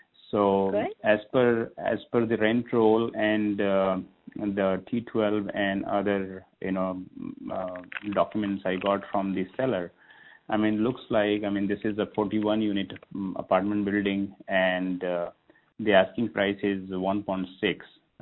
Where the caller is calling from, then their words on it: Chicago, Illinois, United States; I'm calling in from Chicago.